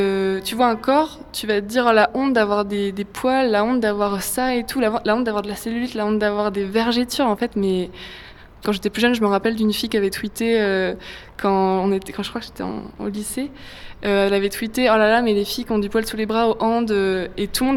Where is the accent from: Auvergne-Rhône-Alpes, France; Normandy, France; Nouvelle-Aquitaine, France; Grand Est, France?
Normandy, France; j'ai 20 ans. À la base, je viens de Normandie. J'ai étudié 2 ans à Caen